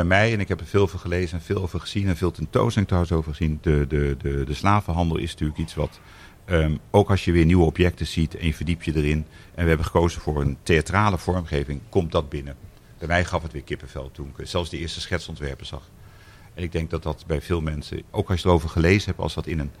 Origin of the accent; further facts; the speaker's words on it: Amsterdam, North Holland, Netherlands; als Amsterdammer in deze stad